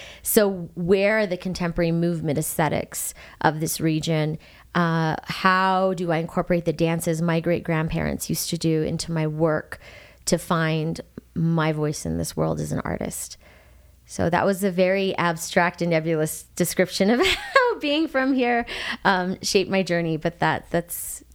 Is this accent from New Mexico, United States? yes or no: yes; Albuquerque, New Mexico, United States; I feel growing up in New Mexico, being from New Mexico, it's who I am. It's the core of my being. It's my heart. It's my soul. It's my identity. I was raised in Albuquerque.